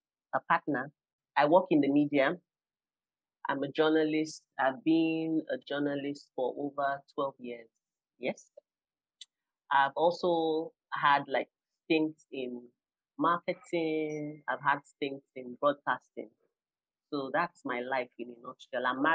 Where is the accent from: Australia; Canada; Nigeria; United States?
Nigeria; growing up in Africa, I'm sure, growing up in Nigeria, many parents would agree that this was what, this was the style of parenting they were, their parents had exhibited